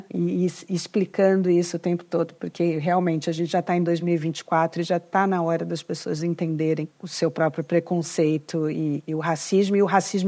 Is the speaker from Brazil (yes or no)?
yes; Brazil; now in United States; se eu trabalho aqui nos Estados Unidos, sendo brasileira, uma mulher negra